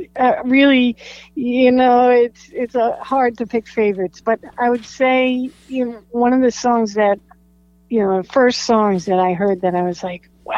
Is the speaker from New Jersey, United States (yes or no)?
yes; New Jersey, United States; now in Long Island, United States; I'm from New Jersey originally.